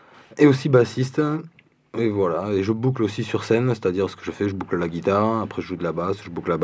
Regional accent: Millau, Occitanie, France; Ouais, je viens de Millau, moi.

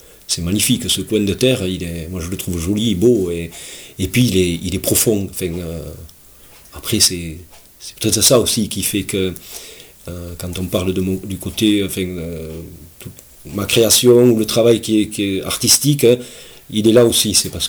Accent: Saint-Juéry-le-Château, Occitanie, France; Et je suis né à Saint-Juéry-le-Château, c'est pas très loin d'ici, donc dans une petite ferme. Mes parents étaient paysans, je suis né là, famille de 8 enfants

